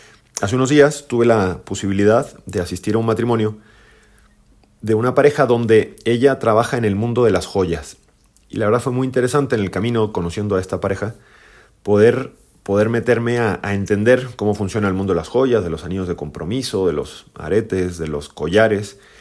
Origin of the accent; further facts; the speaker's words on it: Chile; soy legionario de Cristo, chileno